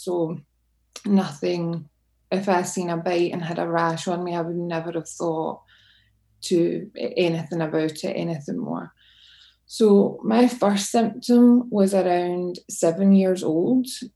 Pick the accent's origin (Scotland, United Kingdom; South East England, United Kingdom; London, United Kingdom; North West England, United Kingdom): Scotland, United Kingdom; So for me, I grew up in Scotland, which is obviously a lovely country. There's a lot of countryside.